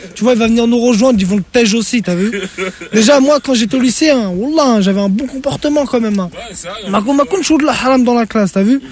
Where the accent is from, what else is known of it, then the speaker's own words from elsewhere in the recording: France; born there; Je suis né ici en France.